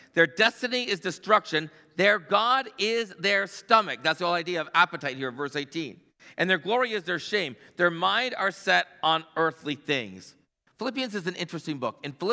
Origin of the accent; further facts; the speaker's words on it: Canada; I'm a pastor from Canada. I was back here.